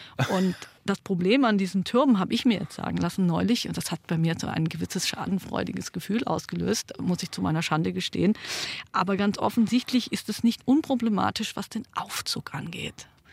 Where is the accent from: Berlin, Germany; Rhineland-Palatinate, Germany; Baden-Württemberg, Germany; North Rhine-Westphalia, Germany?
Baden-Württemberg, Germany; ich bin Schwäbin, das muss man schon sagen. Wir sind Tüftler.